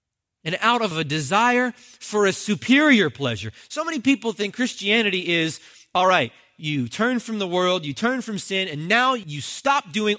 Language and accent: English; New Jersey, United States; And guys, I'm from New Jersey.